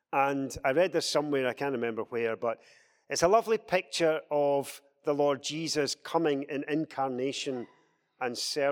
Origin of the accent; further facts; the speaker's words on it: Scotland, United Kingdom; I'm a Scotsman.